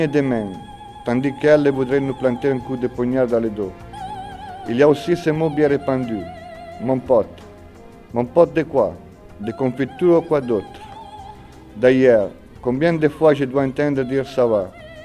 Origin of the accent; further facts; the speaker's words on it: Italy; French is a second language; parce que je suis italien, j'écris en français, je pense en français